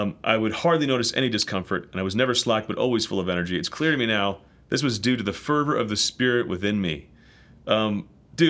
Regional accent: Ireland; As an Irishman, like, whatever.

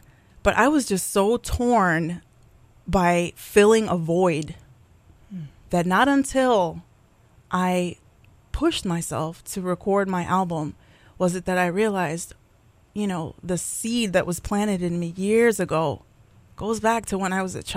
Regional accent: Port Chester, New York, United States; I grew up in a small town, 2 mile radius, right near Connecticut, Port Chester, New York, in Westchester County.

